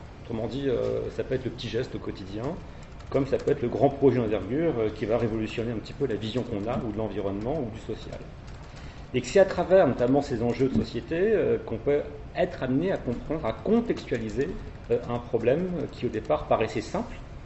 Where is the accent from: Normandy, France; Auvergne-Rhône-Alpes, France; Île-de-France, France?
Auvergne-Rhône-Alpes, France; Clermont-Ferrand; Moi, je viens de Clermont-Ferrand, je travaille sur un parc naturel régional.